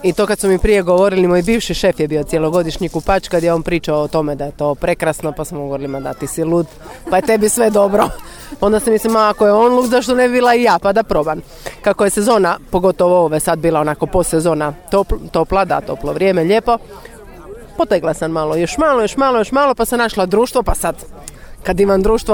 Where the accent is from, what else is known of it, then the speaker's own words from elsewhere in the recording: Pazin, Istria County, Croatia; pa sam u Puli svaki dan, iz Pazina sam inače.